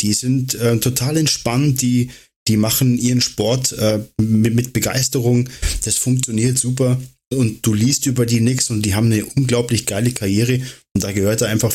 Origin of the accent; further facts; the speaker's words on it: Bavaria, Germany; ich komme aus Bayern. Da schaut man sowas nicht.